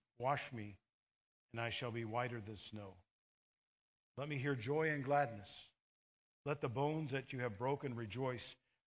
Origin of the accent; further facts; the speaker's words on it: California, United States; As we grew up in California, that's our team.